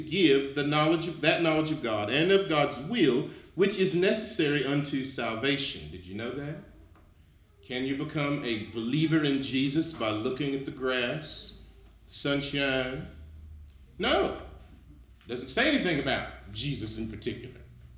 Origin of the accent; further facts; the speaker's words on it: North Carolina, United States; I grew up in the Baptist Church in North Carolina, the Black Baptist Church in North Carolina, and they kept us in the Word.